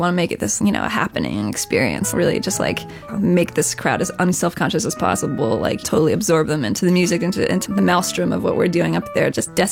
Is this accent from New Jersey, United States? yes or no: yes; New Jersey, United States; Thing is that when I was like 14 or 15, I grew up in Jersey